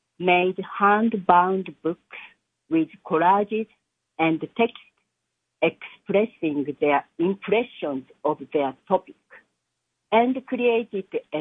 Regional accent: Tochigi, Japan; My home country, Tochigi Prefecture, is the birthplace of environmental activist, ecologist

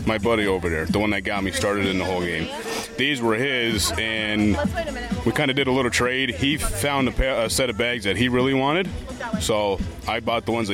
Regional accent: Beach Lake, Pennsylvania, United States; Beach Lake.

